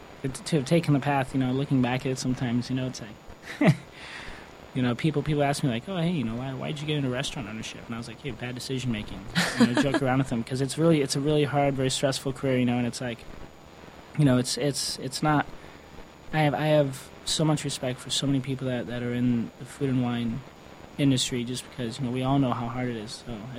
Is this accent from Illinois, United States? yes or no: yes; Chicago, Illinois, United States; I'm from Chicago area. So born and raised, where I grew up with my family, my dad was a steelworker, my mom was a high school teacher.